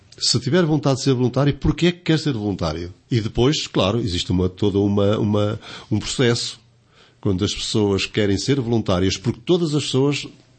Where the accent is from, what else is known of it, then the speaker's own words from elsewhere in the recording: Estarreja, Aveiro, Portugal; O serviço de voluntariado, nos bombeiros voluntários de Estarreja, de onde sou natural.